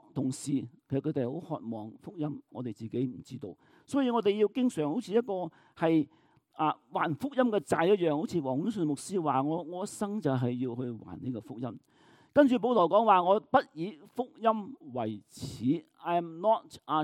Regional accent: Canada; 咁我係我哋加拿大人，成個國家都中意講 sorry 啊。

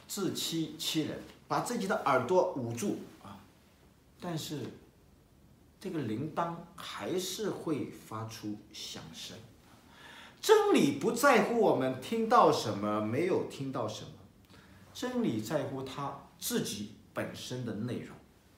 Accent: China; 我们中国人比较含蓄中国是礼仪之邦，我们比较含蓄，比较客气比较客气

